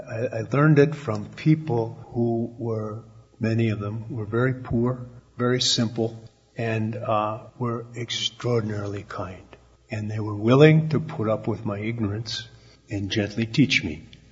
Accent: Superior, Wisconsin, United States; also born or lived in South Dakota; I grew up in Superior, and there's not the biggest cultural difference up there is between Norwegians and Swedes. When I got to South Dakota, it was a little different.

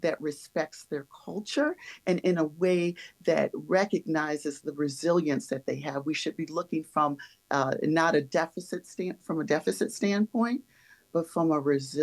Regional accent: Wisconsin, United States; we're looking at things through our own lens of being a Wisconsinite or being an American.

